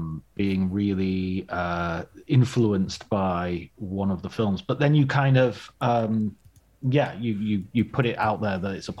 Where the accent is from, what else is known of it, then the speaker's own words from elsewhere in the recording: Barrow-in-Furness, North West England, United Kingdom; I grew up in Barrenfernus, near in the countryside near there. I was born in Ulverston, which is where Stan Laurel was born.